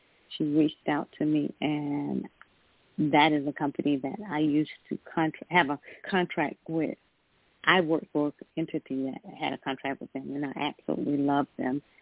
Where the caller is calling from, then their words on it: Georgia, United States; I'm calling from Georgia.